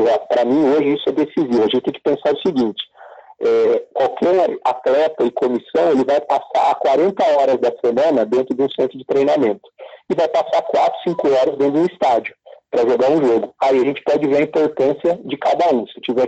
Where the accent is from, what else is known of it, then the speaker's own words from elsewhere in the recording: Campinas, São Paulo, Brazil; eu sou de Campinas, acompanho, né, as equipes bastante por ser daqui